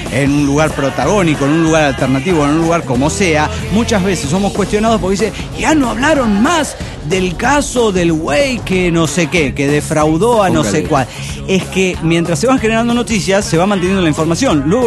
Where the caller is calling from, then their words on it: Mexico City, Mexico; Soy ilusionado del DF mexicano.